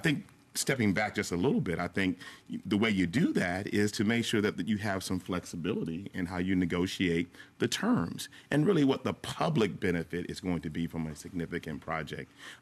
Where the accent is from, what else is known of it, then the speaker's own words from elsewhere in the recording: Atlanta, Georgia, United States; First of all, I was born and raised right here in Atlanta, and so I've only known the Gulch.